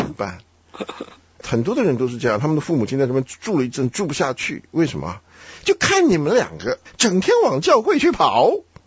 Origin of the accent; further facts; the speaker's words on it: China; 因为我们中国人尤其讲到孝敬